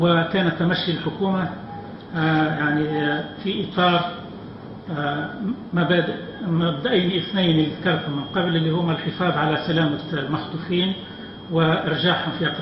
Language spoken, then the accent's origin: Arabic; Tunisia; احنا كسلطات تونسيه